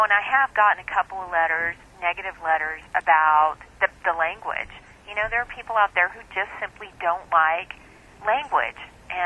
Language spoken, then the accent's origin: English; Ohio, United States; now in Texas, United States; You know, I grew up in Ohio. I live in Texas now, but I grew up in Ohio, Western Ohio, which is a little ways away from, you know, Amish country.